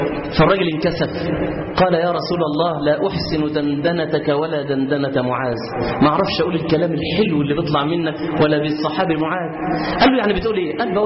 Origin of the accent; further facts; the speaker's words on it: Nigeria; Arabic is a second language; طبعا انا راجل اساسا نيجيري، اللغه العربيه عندي صحبه اتعلم اللغه العربيه